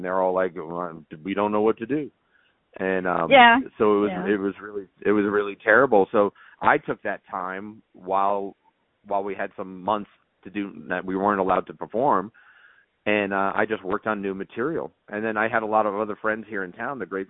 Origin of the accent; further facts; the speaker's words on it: New York, United States; So growing up in New York, I would go bug all the guys at Coney Island, and any circus that would come around